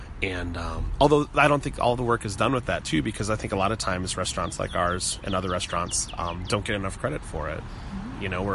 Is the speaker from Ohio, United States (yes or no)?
no; Minneapolis, Minnesota, United States; now in Indianapolis, United States; I'm from Minneapolis originally, and by the time that I wanted to open my own restaurant, I felt that I had established enough of a name in town